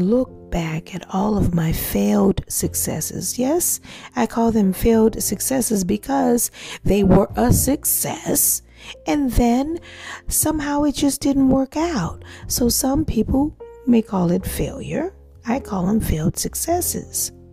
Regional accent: New Orleans, Louisiana, United States; I'm from New Orleans, Louisiana, and we were in New Iberia.

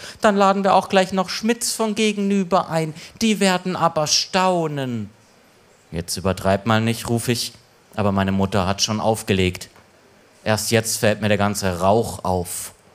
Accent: Southern Germany, Germany; now in Berlin, Germany; Wie alle echten Berliner komme ich eigentlich aus Süddeutschland. Meine Eltern wohnen immer noch

